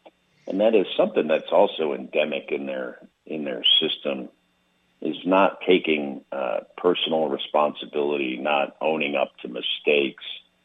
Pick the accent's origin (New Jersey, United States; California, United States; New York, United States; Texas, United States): New Jersey, United States; West Orange; Well, I was born in Orange. I grew up in West Orange.